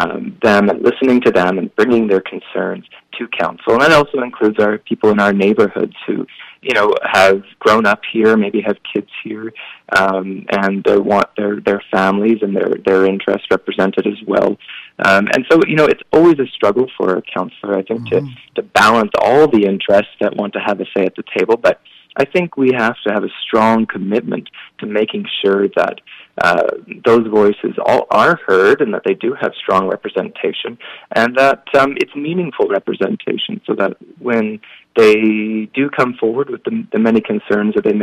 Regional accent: Victoria, British Columbia, Canada; I'm born and raised in Victoria, as you mentioned. So for me, you know, I have a strong sense of identity and my roots go really deep in the community.

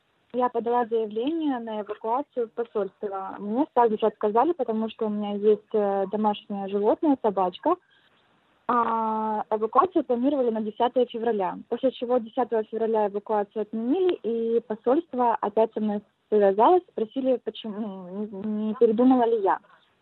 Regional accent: Kherson, Kherson Oblast, Ukraine; moved away as an adult; now in China; я из Украины, город Херсон. В Китай приехала 2 года назад, в город Бэйхай, это юг Китая.

